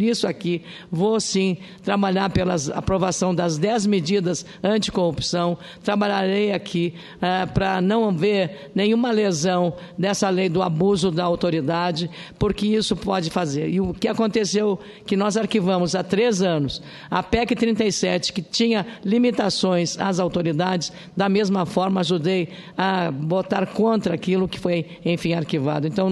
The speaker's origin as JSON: {"language": "Portuguese", "region": "Rio Grande do Sul", "country": "Brazil", "said": "Eu sou do Rio Grande do Sul e lá temos um polo naval"}